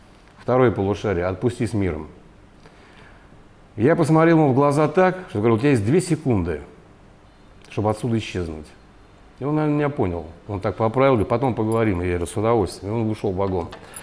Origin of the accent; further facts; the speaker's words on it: Dedovsk, Moscow Oblast, Russia; я вырос в Подмосковье, я с боксом дружу с детства, да, потому что на наших улицах, где я живу, в городе Дедовске, скрипки были не в почете.